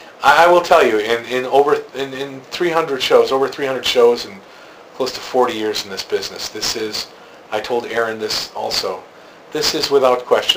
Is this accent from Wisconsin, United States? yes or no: yes; Milwaukee, Wisconsin, United States; I was born and raised in Milwaukee. Spent my first 20 years of my life in Milwaukee.